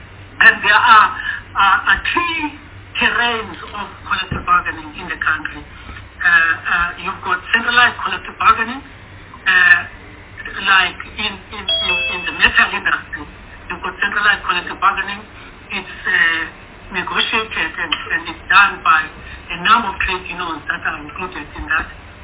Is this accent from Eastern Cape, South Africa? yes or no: yes; Eastern Cape, South Africa; I come from the Eastern Cape.